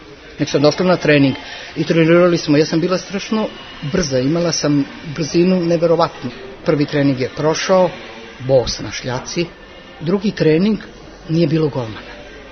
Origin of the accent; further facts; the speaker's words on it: Subotica, Vojvodina, Serbia; Imam sestru i 2 brata. Ja sam iz Subotice, mi smo imali kuću, tu je bilo puno dece.